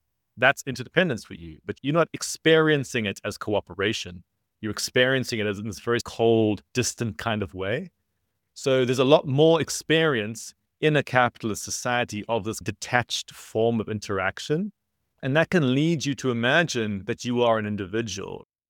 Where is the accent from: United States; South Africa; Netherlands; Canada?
South Africa; I'm from South Africa